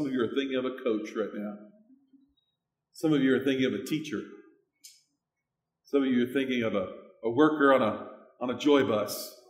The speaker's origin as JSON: {"language": "English", "town": "Phoenix", "region": "Arizona", "country": "United States", "tie": "born or raised there", "said": "I grew up in Phoenix, and so you can understand that one."}